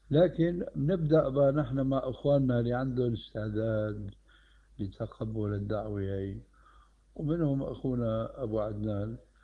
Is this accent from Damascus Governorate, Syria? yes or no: yes; Damascus, Damascus Governorate, Syria; عندنا في دمشق كان عادي سيء جدا